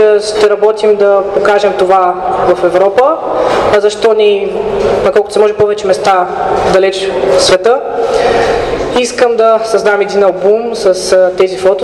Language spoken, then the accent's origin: Bulgarian; Gabrovo, Gabrovo Province, Bulgaria; 140 години от освобождението на град Габрово, моя роден град